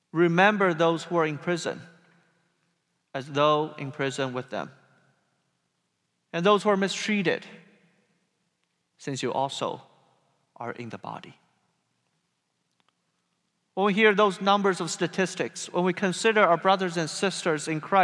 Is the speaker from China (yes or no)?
yes; China; moved away as an adult; Although I was born and raised in China, it was 15 years ago when I last lived in China as a resident.